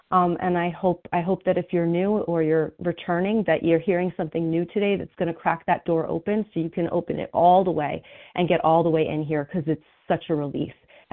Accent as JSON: {"language": "English", "region": "New Jersey", "country": "United States", "said": "I am a compulsive overeater from New Jersey."}